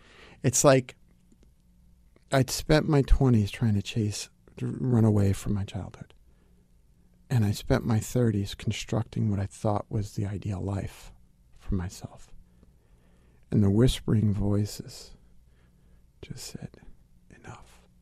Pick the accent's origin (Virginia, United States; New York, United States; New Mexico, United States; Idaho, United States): New York, United States; New York City; A sense of fear growing up in Brooklyn